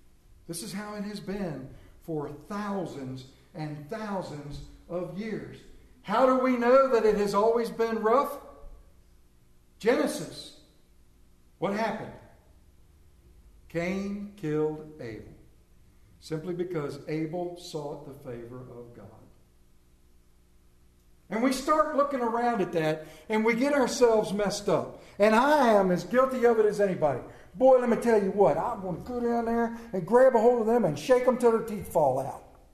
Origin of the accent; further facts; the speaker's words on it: California, United States; born there; And although I was born in California and I'm a diehard Anaheim Angels fan, I felt compelled to root for the home team, the Red Sox.